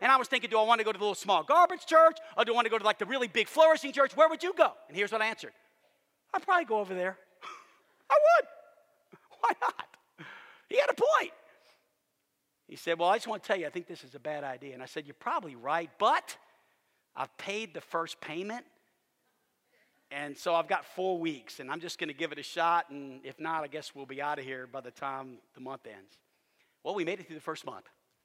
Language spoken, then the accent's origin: English; New Orleans, Louisiana, United States; I mean, listen, we grew up in New Orleans, Louisiana.